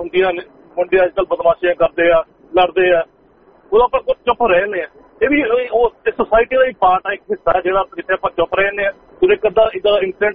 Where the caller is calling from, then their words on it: Swift Current, Saskatchewan, Canada; ਭਾਈ ਮੈਂ shift current ਰਹਿਣਾ ਸਸਕੈਚੂਨ ਚ, ਤੇ ਕੈਲਗਰੀ ਤੋਂ 5 ਘੰਟੇ ਆ।